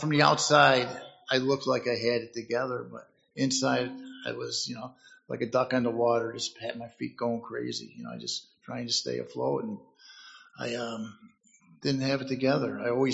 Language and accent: English; Chicago, Illinois, United States; I'm 59 years old. I'm from Chicago, Illinois. Raised Irish Catholic, good family.